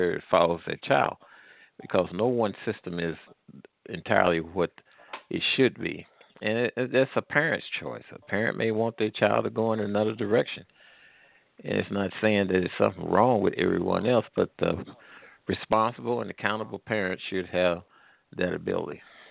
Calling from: Missouri, United States; Well, I'm calling from Missouri, and also I live in Louisiana.

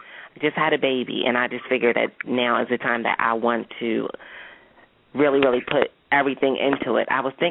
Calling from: Delaware, United States; I'm calling from Delaware.

